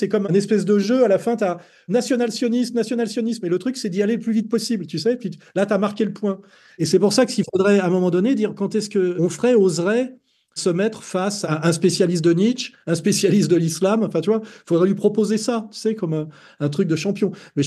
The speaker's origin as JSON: {"language": "French", "town": "Paris", "region": "Île-de-France", "country": "France", "tie": "born or raised there", "said": "Quand j'étais gamin, j'étais à Montparnasse"}